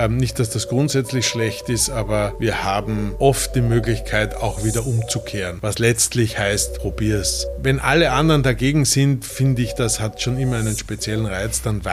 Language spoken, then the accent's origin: German; Irdning, Styria, Austria; also born or lived in Gmunden, Austria; nach Gmunden gegangen, wo ich geboren bin. Okay. Aber nach 4 Tagen quasi zurück in die Steiermark und dort bin ich aufgewachsen.